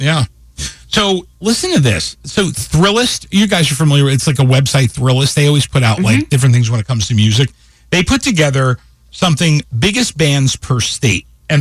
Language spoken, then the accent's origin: English; Detroit, Michigan, United States; go to Nashville and become a country duo, we're not a Nashville country duo. We're from Detroit.